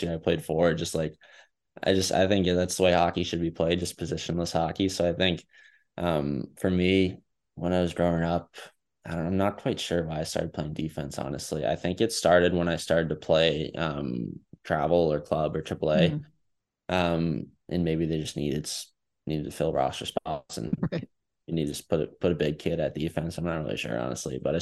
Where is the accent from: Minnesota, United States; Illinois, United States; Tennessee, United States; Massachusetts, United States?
Massachusetts, United States; Southborough; I grew up in Southwell, Massachusetts, and he grew up in Hopkinton, which is they're literally the shared border.